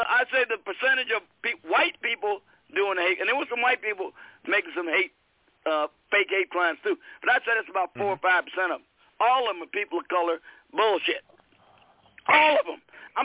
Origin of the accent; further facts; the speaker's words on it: Chicago, Illinois, United States; Brother Brian, look, I grew up in Chicago.